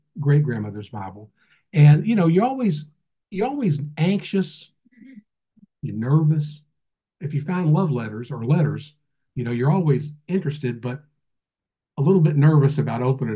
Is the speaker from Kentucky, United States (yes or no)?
yes; Kentucky, United States; we're from Kentucky, so it sort of struck home to me.